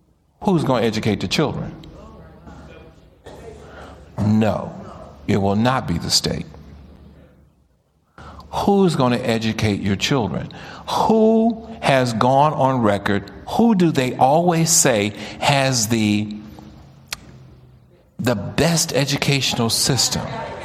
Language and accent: English; the South, United States; See, I'm originally from the South and now I'm living in the South.